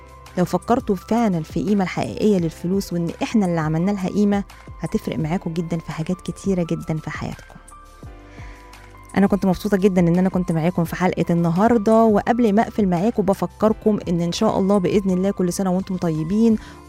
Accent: Egypt; احنا بكده خلصنا كل العملات اللي عندنا في مصر من أول الربع جنيه لحد الميتين جنيه

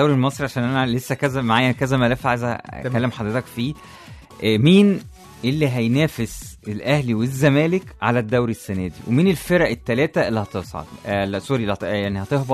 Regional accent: Egypt; يعني الخطوط عندنا في مصر غريبة شوية

